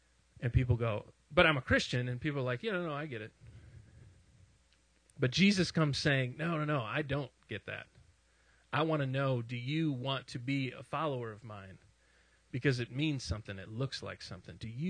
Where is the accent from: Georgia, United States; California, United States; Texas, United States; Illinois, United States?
Illinois, United States; Chicago; I'm from Chicago. It's all pop.